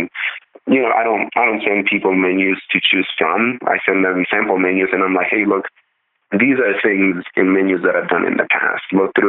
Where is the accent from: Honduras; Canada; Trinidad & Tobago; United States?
Honduras; like I said, I grew up in Honduras